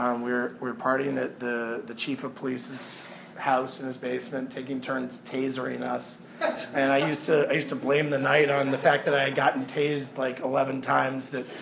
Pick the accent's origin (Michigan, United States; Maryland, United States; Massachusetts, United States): Massachusetts, United States; accent: Boston; There's my Boston accent.